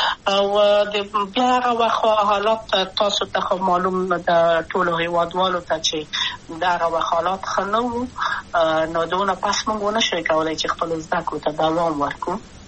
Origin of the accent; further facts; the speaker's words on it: Kabul, Afghanistan; also born or lived in Wardak; د پلار مې د وردګو ولایت ته خلیګم. څه کې دلې د کابل په تخت پل سیمه کې یم او لویا شویم کابل کې